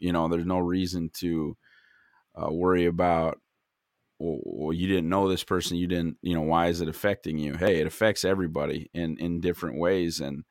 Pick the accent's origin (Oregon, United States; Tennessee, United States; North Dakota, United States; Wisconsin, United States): North Dakota, United States; Because Phil's from North Dakota. I'm from North Dakota.